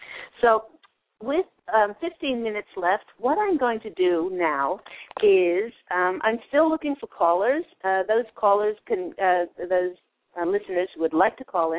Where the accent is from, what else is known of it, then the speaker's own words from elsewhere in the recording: Queens, New York, United States; born there; Actually, I was born in Kew Gardens in Queens.